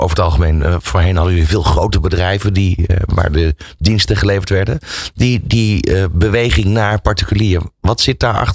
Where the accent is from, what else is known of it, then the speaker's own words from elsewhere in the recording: Uden, North Brabant, Netherlands; Ik kom uit de buurt van Uden